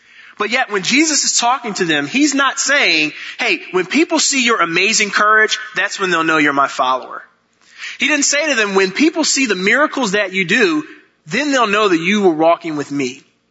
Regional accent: Philadelphia, Pennsylvania, United States; Told him I was from Philadelphia.

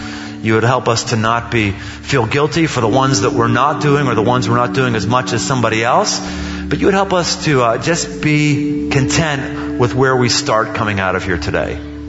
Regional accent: Pittsburgh, Pennsylvania, United States; I come from Pittsburgh.

